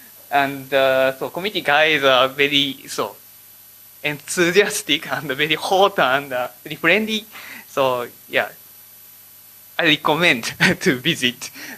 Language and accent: English; Japan; English is a second language; maybe you've already noticed I'm from Japan.